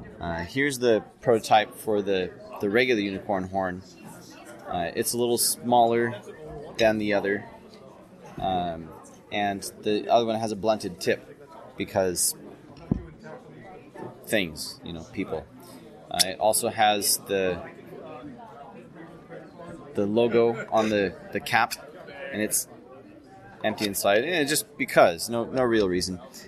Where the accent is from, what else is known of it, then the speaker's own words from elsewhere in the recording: Dallas, Texas, United States; I grew up in Dallas, partly. I moved here when I was 10, and it's you know, kind of like coming home, even though I don't have any home here now.